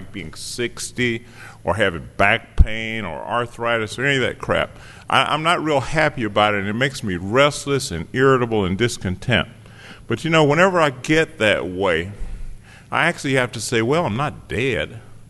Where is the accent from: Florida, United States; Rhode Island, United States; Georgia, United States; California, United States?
Georgia, United States; Athens; born there; I was born in Athens, Georgia, which is not too far from here, and I was born in August of 1952.